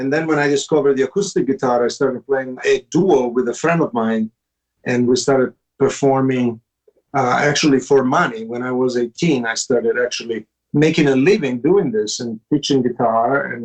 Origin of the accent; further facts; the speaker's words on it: Turin, Piedmont, Italy; also born or lived in Sicily; now in United States; I grew up in Turin, up north, not far from Milano. And I was born in Sicily, but I grew up in Turin.